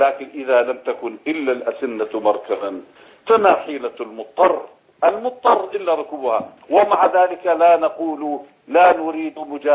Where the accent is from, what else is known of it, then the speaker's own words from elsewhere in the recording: Syria; نحن سورية، بلدنا وطننا، هذا هو انتماؤنا.